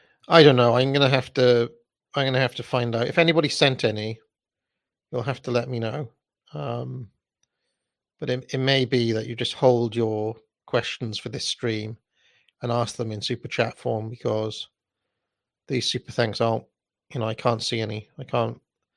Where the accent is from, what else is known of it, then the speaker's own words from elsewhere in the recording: Wales, United Kingdom; because being Welsh, of course, he's one of the people I really like.